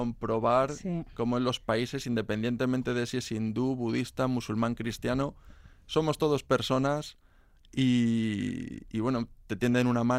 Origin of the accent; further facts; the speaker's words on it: Málaga, Andalusia, Spain; Yo soy de Málaga.